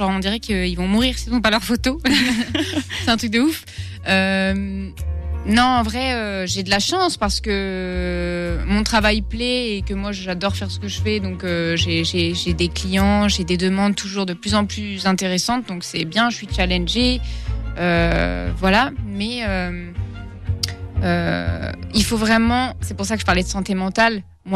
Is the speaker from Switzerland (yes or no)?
no; Algeria; also born or lived in Finland; mais moi je suis algérienne finlandaise.